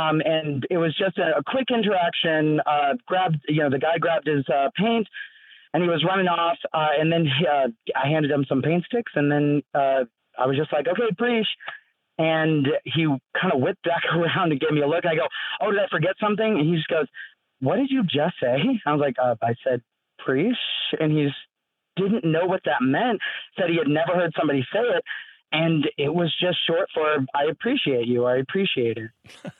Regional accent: Fort Worth, Texas, United States; I'm from Fort Worth, Texas.

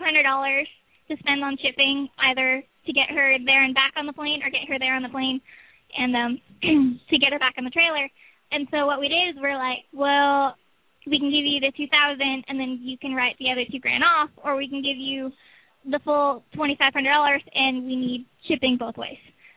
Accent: Fallbrook, California, United States; I'm from Fallbrook Pony Club in North San Diego County.

